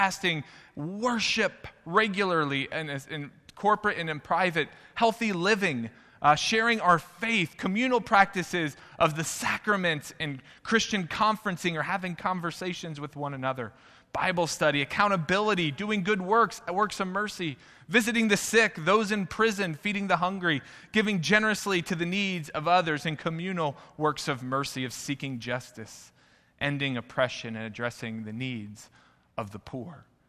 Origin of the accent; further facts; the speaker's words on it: Indiana, United States; Whenever I was growing up myself, I remember, unfortunately, I'm confessing, I made fun of people from Kentucky. Because I was from southern Indiana, there was a birthright that we were above